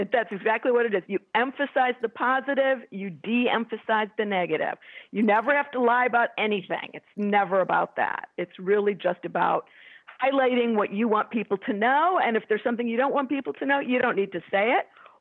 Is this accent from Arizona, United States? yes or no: no; Detroit, Michigan, United States; moved away as an adult; now in Los Angeles, United States; I moved here in 1994. I'm from the suburbs of Detroit, and I do miss Michigan.